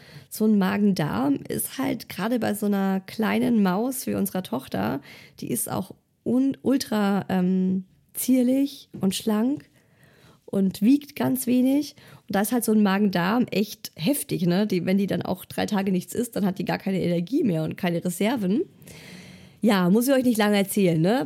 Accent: Baden-Württemberg, Germany; Ich bin ja auch ein Schwabe.

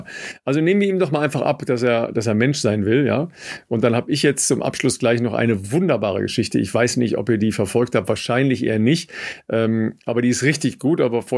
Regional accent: Dorsten, North Rhine-Westphalia, Germany; Born in Dorsten, in meiner Heimat.

